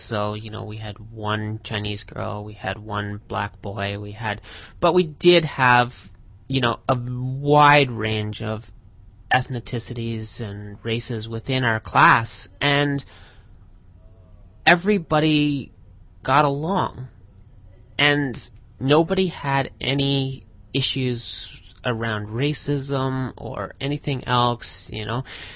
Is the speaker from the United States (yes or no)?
no; London, United Kingdom; one of the things that always comes to mind is I grew up in East End London.